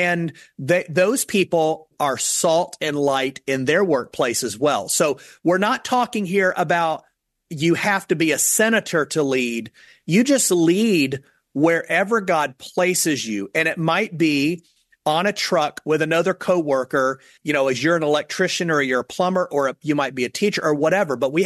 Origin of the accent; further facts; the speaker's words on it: Charleston, South Carolina, United States; moved away as an adult; 9 years ago when we moved out here to North Carolina, my wife and I were both from the city. We grew up in Charleston, South Carolina.